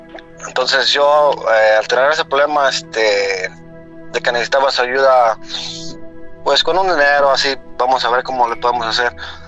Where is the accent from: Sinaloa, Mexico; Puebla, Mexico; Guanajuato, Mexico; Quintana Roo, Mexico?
Guanajuato, Mexico; Yo soy del estado de Guanajuato